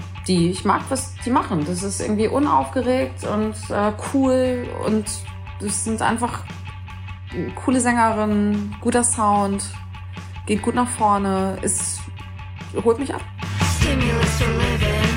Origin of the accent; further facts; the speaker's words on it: Leeds, Yorkshire and the Humber, United Kingdom; German is a second language; now in Germany; Das ist eine Band aus Leeds, aus meiner Heimatstadt, wo meine Familie herkommt.